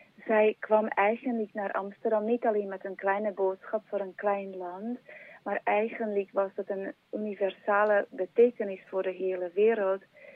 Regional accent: Slovakia; En ik kom oorspronkelijk uit Slowakije.

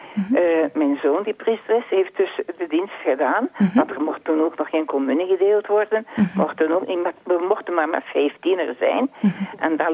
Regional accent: Bruges, West Flanders, Belgium; Ik ben opgegroeid in Brugge. Mm-hmm. Maar dan, ja, na mijn huwelijk zijn we naar Loppen getrokken eigenlijk.

